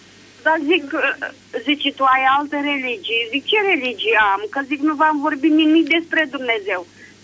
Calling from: Buzău, Buzău County, Romania; din Buzău.

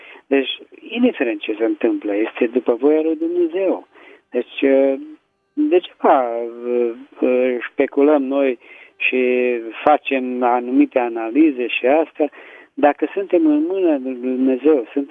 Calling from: Petroșani, Hunedoara County, Romania; Sunt acum din Petroșani.

